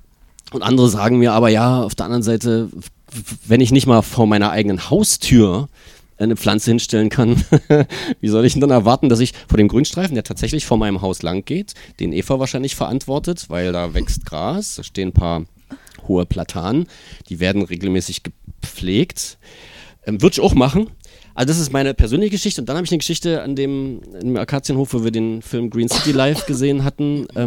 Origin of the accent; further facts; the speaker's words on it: Dresden, Saxony, Germany; also ich komme selber aus Dresden, wohne im vierten Stock